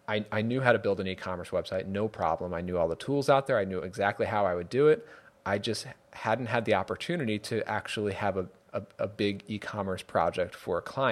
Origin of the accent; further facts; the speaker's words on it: New York, United States; now in Connecticut, United States; It's weird because I live in Connecticut now and I grew up in New York, so